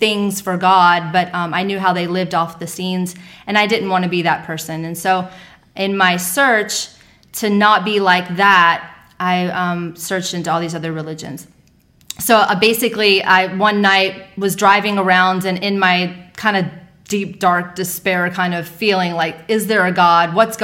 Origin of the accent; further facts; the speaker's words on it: Maryland, United States; also born or lived in Baltimore / North Carolina; Well, I actually grew up all over the East Coast. So I was born in Baltimore. We moved to North Carolina, spent 8 years there, moved back to Northern Maryland.